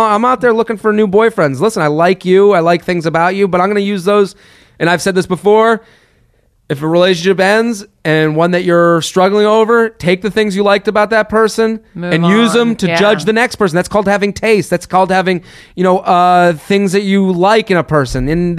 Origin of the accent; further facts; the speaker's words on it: United States; I grew up in America where there was a head of household who brought home the, you know